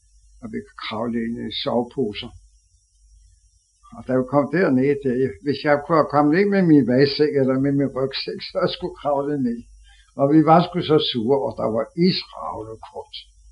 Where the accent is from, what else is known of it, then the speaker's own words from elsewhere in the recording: Copenhagen, Capital Region of Denmark, Denmark; og jeg er fra København.